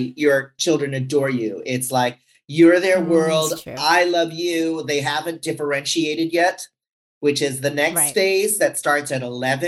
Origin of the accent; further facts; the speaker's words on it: Philippines; I'm Filipino. Papa is Cajun, which means he's from Louisiana. So he's kind of French.